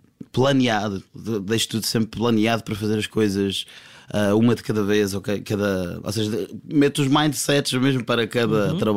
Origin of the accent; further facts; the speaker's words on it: Alcobaça, Leiria, Portugal; now in Nazaré, Portugal; Eu sou de Alcobaça, mas vivo na Nazaré. É pertinho, mas...